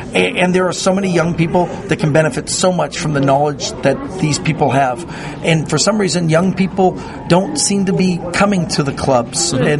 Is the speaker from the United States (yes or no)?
no; Canada; but I'm Canadian, so I'm not sure what that is.